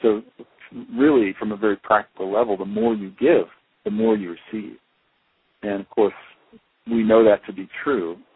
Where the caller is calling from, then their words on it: South Africa; I'm calling you from South Africa right now, and the Bushmen are still alive.